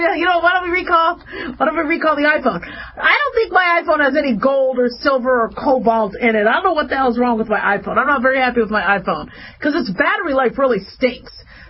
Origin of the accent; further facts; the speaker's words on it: Las Vegas, Nevada, United States; also born or lived in Phoenix, Arizona; You see, I grew up in Vegas and I grew up in Phoenix. And monsoon was a bigger deal in Arizona.